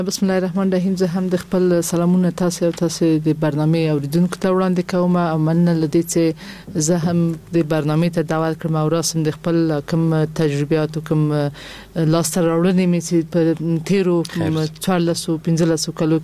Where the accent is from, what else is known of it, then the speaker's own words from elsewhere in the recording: Kabul, Afghanistan; ما د کابل اوسیدونکې. ما په کابل کې زیږیدلې، ما اکثر عمر مې ټول عمر مې یعنی په افغانستان کې په کابل کې تیر کړی دی. د خپل تحصیلات مې هم په کابل کې تکمیل کړي دي.